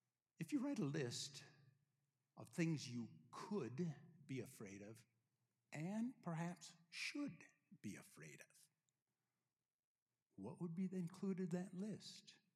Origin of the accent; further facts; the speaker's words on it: Minnesota, United States; I felt like I can walk on ice because, after all, I grew up in Minnesota.